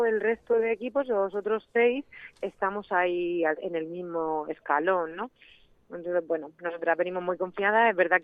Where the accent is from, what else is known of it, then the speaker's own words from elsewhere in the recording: La Unión, Region of Murcia, Spain; murciana de la Unión